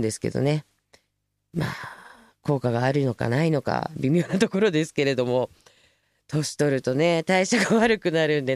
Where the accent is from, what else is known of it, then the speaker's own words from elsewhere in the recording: Tokyo, Japan; 私は東京までの東京育ちなんで